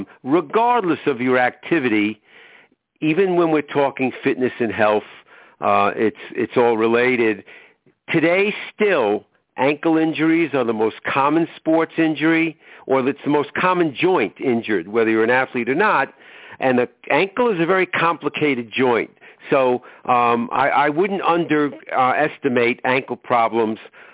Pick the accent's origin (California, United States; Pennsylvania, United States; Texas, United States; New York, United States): New York, United States; accent: New York; now in Aurora, United States; I am in Aurora, Naperville, Illinois. Even though I'm a New Yorker and I practice my New York accent at least once a week, Rochelle, I've been in Chicago for a long time, and that's where I broadcast.